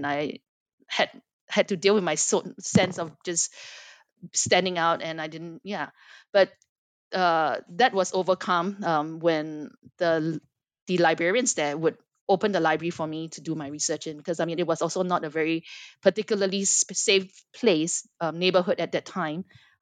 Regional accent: Singapore; I had to explain that, you know, I'm from Singapore, you know, so I'm not really the group of people represented there.

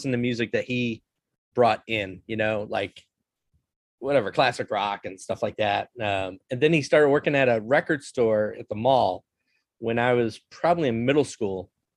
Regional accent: Scranton, Pennsylvania, United States; Yeah, I grew up in Scranton, PA.

